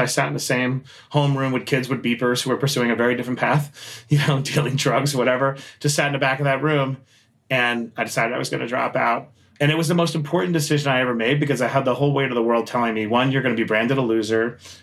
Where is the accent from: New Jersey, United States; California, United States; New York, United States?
New York, United States; Queens; I grew up in Queens, New York. Shout out to Queens.